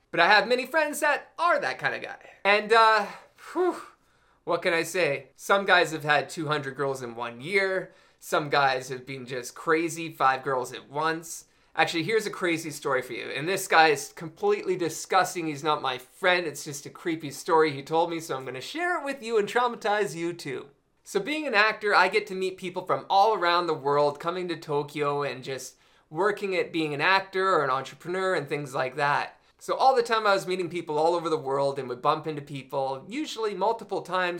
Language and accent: English; England, United Kingdom; even though I'm from England, where English is born.